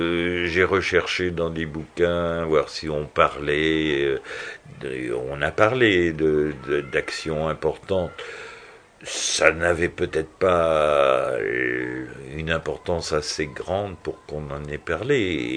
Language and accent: French; Nouvelle-Aquitaine, France; je suis originaire de la région d'Oradour